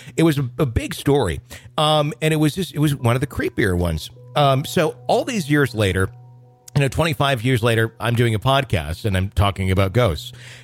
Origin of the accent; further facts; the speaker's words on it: Wisconsin, United States; I grew up in Wisconsin, and this town was like 20 miles down the road.